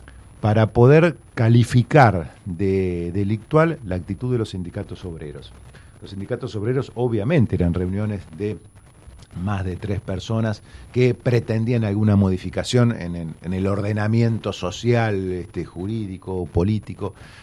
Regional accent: Argentina; como los argentinos no la vivíamos desde hace más de 12 años, más de 13 años

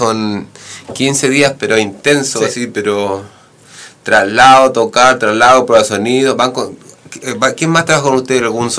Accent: Chile; Yo creo que uno como chileno debería escuchar un poco más

